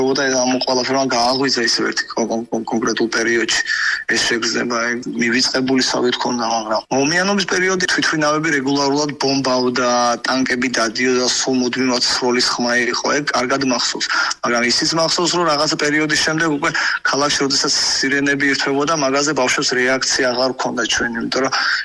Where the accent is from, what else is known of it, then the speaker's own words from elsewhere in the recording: Batumi, Adjara, Georgia; also born or lived in Sokhumi; მე თავს ბათუმელავ თვლი უკვე რომ მე ყოველთვის ძახი სოხუმელი ვარ მეთქე მაგრამ თავს ბათუმელავ იმიტომ რომ გავიზარდე ამ ქალაქმა მომცად ყველაფერი რაც მაქვს მეგობრები ახლობლები